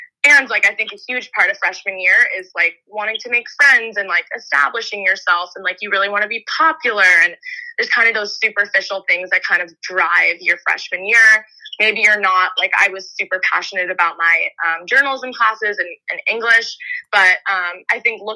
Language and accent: English; San Francisco, California, United States; Yeah, so I grew up in San Francisco, so going to Penn was already a huge stretch.